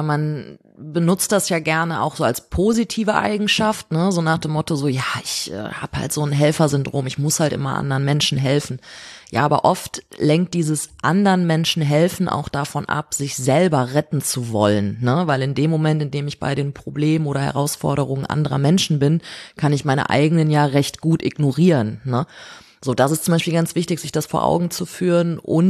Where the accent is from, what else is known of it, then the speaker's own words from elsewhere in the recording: North Rhine-Westphalia, Germany; Die lebt noch in meiner Heimat im Kölner Umland.